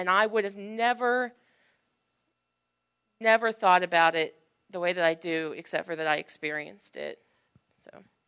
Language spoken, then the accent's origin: English; Norman, Oklahoma, United States; Because, I mean, obviously, I'm very white as well, and I grew up in Norman my whole life.